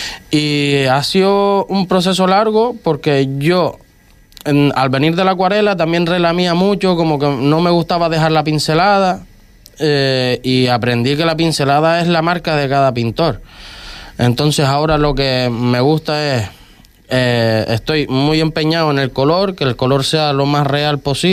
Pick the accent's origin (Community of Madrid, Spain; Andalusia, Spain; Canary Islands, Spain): Canary Islands, Spain; Vallebrón; también da la casualidad que yo soy de Valle Brón